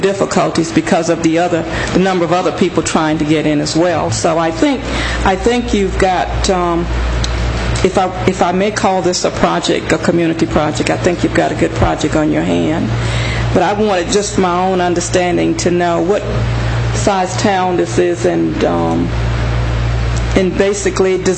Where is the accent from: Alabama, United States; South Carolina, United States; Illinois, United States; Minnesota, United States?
South Carolina, United States; Georgetown; I grew up in Georgetown, right on the coast, and it was nothing for a storm, maybe 3 or 4 a year, to come through, and you'd have to evacuate.